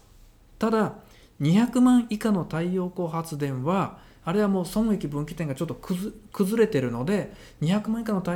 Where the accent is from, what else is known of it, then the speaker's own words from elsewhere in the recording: Kansai, Japan; accent: Kansai; 僕結構標準語で喋ってるんですけどって言ってあんた関西弁やからとか言って言われるわけよ